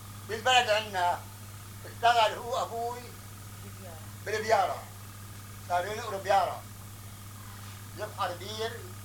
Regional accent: Palestine; now in Lebanon; ولما طلعنا احنا من فلسطين بس احنا كانت البلاد بلادنا عنا كانت والله عامري

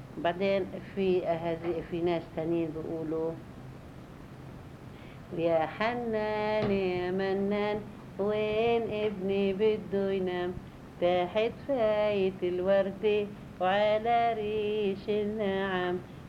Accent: Haifa, Haifa District, Israel; born there; من مواليد حيفا سنة 1944.

